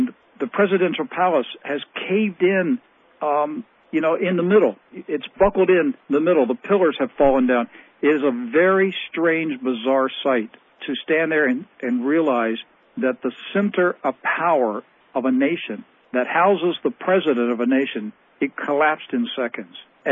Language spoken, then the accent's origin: English; Maryland, United States; I grew up in Maryland, never had an earthquake that I remember, certainly not a magnitude 5.8.